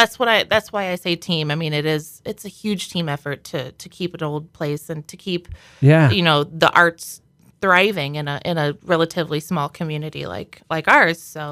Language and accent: English; Galesburg, Illinois, United States; growing up in Galesburg, a lot of things that you hear are like, oh, there's nothing to do here. Let's go to Peoria.